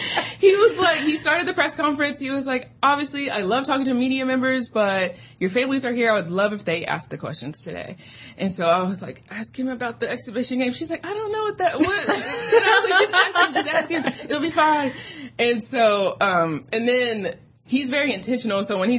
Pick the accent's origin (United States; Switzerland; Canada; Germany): Germany; Frankfurt, Hesse; I grew up in Frankfurt.